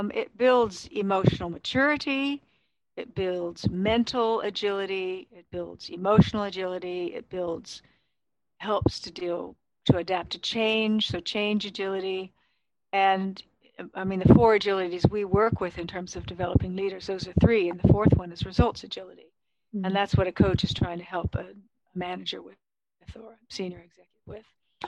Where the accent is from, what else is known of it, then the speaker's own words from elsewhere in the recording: San Francisco, California, United States; I come from San Francisco. I've lived in quite a few countries.